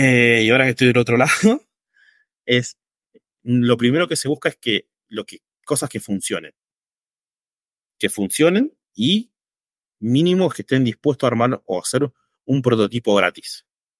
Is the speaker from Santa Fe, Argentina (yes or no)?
no; Bahía Blanca, Buenos Aires Province, Argentina; yo soy de Bahía Blanca